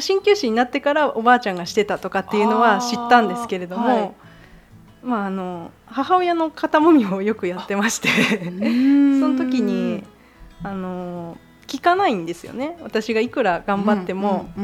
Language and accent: Japanese; Yamagata, Japan; born there; moved away as an adult; now in Osaka, Japan; 高校を卒業してから大阪に来ました